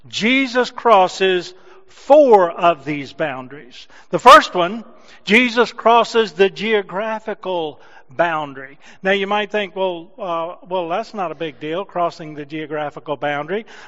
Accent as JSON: {"language": "English", "town": "Martinsville", "region": "Virginia", "country": "United States", "tie": "born or raised there", "lives_now": "New Hampshire, United States", "said": "those are my old stomping grounds. I grew up just outside of Martinsville, Virginia"}